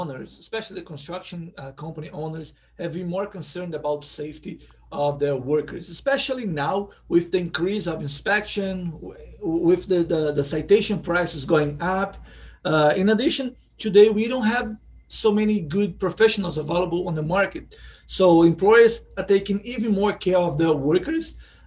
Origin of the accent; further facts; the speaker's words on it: Brazil; English is a second language; moved away as an adult; now in United States; I am from Brazil. I have been living here in the United States for about 17 years.